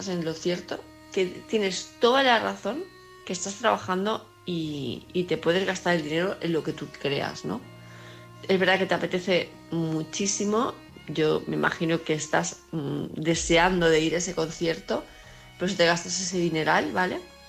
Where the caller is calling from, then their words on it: Palma de Mallorca, Balearic Islands, Spain; de Palma de Mallorca